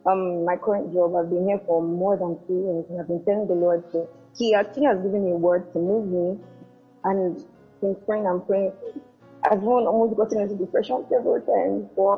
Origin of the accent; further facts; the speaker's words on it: Nigeria; moved away; even before I relocated from Nigeria, this has been the case.